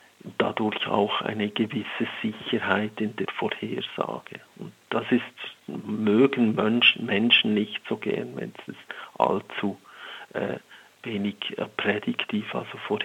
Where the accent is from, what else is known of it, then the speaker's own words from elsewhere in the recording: Switzerland; ich bin ja selber Schweizer und habe sehr lange beispielsweise am Zürichbeer, eine der reichsten Gegenden europaweit